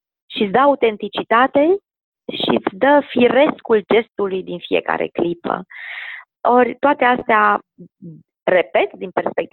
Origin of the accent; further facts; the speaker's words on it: Brașov, Brașov County, Romania; pentru că sunt brașoveancă.